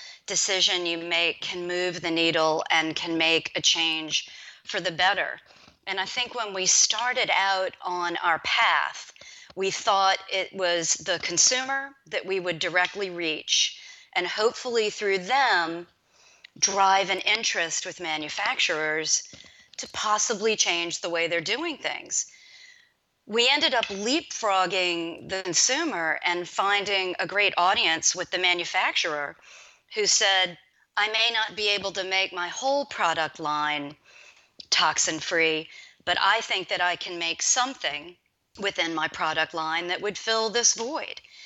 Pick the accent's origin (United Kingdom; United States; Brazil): United States; New Orleans, Louisiana; now in Atlanta, United States; I really enjoy going back to New Orleans, my hometown. We moved to Atlanta about 20 years ago, and going back home would be the favorite place that we like to return.